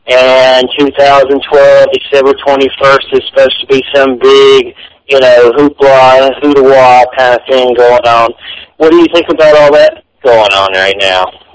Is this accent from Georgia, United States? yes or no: yes; Georgia, United States; now in Florida, United States; I'm just the way you do it, but I'm also from Georgia.